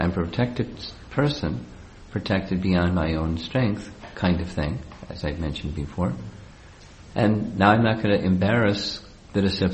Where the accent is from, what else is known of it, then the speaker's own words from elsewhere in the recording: United States; I grew up in America, and because I grew up in America, you know, I was, you know, all the media things that the people that grow up in America are exposed